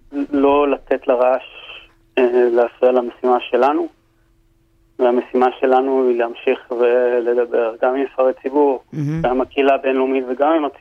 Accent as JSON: {"language": "Hebrew", "town": "Sderot", "region": "Southern District", "country": "Israel", "tie": "born or raised there", "said": "תראי, אני מאמין בזה מאוד. גדלתי בשדרות"}